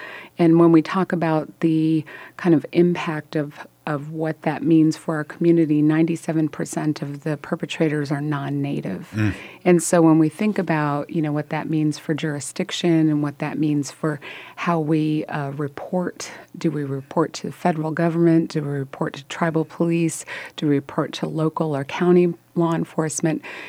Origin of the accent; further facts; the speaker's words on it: Alaska, United States; I am Tlingit from Southeast Alaska, and Sisseton Wahpeton Dakota from Sisseton Wahpeton Oyate.